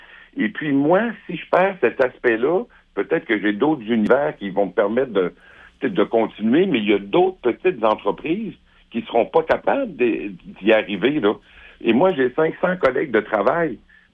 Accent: Saint-Odilon, Quebec, Canada; Je suis un Québécois, je suis de la Beauce, je suis de Saint-Audilon, je suis fier de mes racines

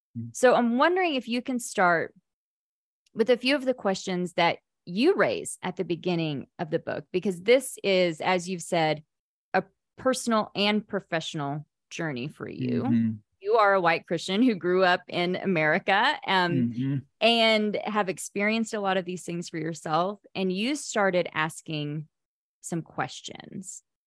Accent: Oklahoma, United States; You know, I grew up in Oklahoma. We used to call ourselves the buckle of the Bible Belt.

